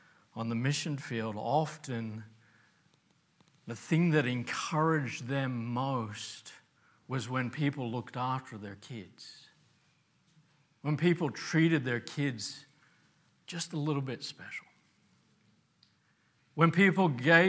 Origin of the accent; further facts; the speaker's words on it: Australia; As an Australian, we can really think, hey, that's great.